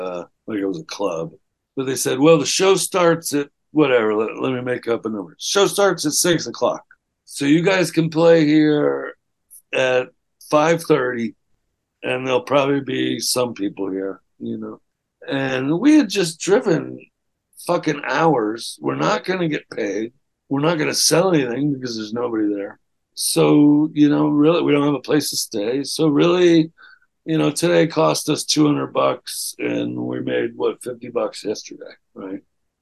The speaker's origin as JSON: {"language": "English", "region": "Florida", "country": "United States", "said": "we said, well, we're from Florida."}